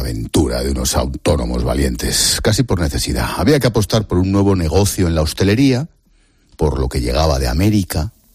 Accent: Madrid, Community of Madrid, Spain; para los que somos de Madrid

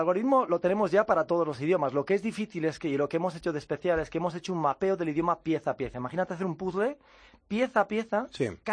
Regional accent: Galicia, Spain; como buen loco gallego, porque soy gallego

